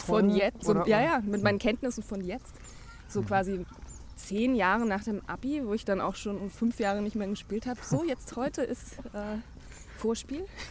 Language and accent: German; Bayreuth, Bavaria, Germany; Ich komme ja aus Bayreuth, insofern.